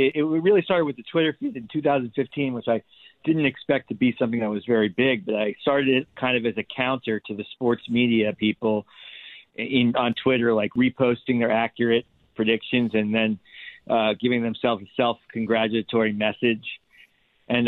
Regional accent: Miami, Florida, United States; I grew up in Miami. I grew up in about 10 minutes from the stadium in North Miami.

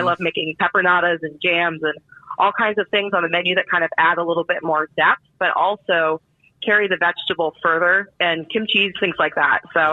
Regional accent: Idaho, United States; I grew up in Idaho, actually. All my family is Pacific Northwest, though, Washington, Oregon.

